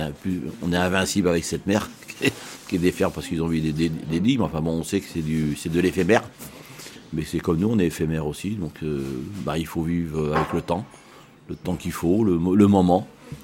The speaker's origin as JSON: {"language": "French", "town": "Avranches", "region": "Normandy", "country": "France", "tie": "born or raised there", "said": "Je suis natif d'Avranches"}